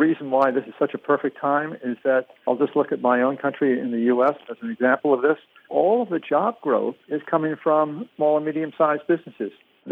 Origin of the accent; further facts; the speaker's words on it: Bermuda; But I think many people don't know that I grew up in Bermuda, and many Bermudians, as you know, went off to Canada for education.